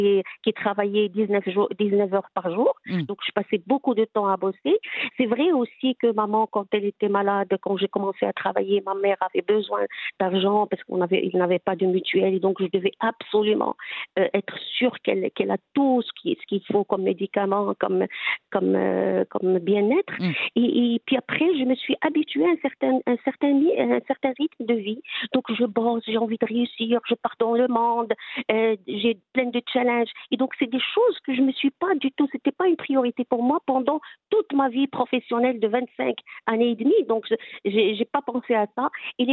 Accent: Morocco; moi, je suis marocaine, mais j'ai un esprit global.

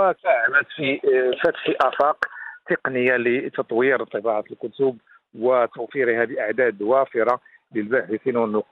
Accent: Morocco; هذا شيء مهم جدا بالنسبة لنا كمغاربة، يحق لنا أن نفتخر به

